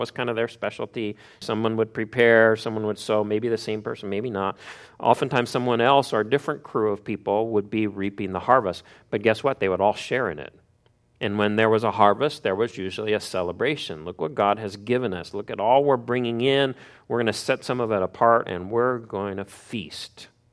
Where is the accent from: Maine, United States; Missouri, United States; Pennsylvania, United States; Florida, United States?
Missouri, United States; I grew up in Missouri